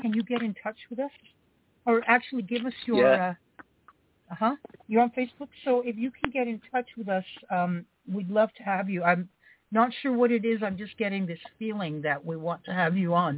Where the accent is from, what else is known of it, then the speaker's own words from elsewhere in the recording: Canada; California, and I'm from Canada.